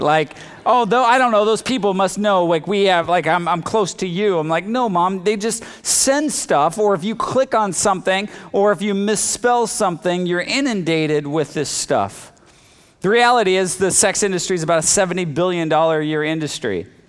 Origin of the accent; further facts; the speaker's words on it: Hanford, California, United States; I'm not really an LA guy. I grew up in Hanford. How's that? And I survived that water.